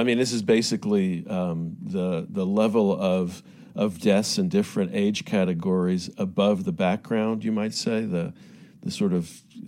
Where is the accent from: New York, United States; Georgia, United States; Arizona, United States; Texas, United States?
Texas, United States; Houston; You know, I grew up in Houston, so I know what brutal heat is. But you know, everything's air conditioned in Houston, so.